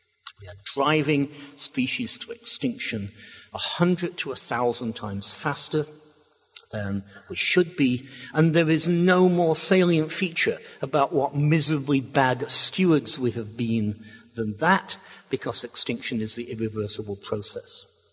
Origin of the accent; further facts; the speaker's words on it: England, United Kingdom; I have no particular desire as an Englishman to be nice to the French.